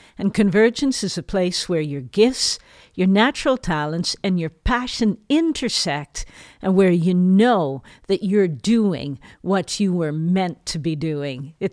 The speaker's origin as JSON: {"language": "English", "town": "Toronto", "region": "Ontario", "country": "Canada", "tie": "born or raised there", "lives_now": "Netherlands", "said": "Now, even though I live in the Netherlands, I grew up in Toronto, Canada."}